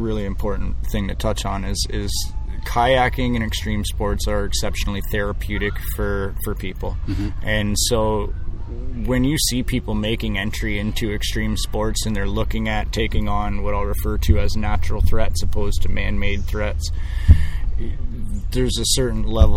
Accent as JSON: {"language": "English", "town": "Long Point", "region": "Ontario", "country": "Canada", "tie": "born or raised there", "said": "I grew up on the Great Lakes. I spent a lot of time in Long Point growing up. you know, pretty much my entire life."}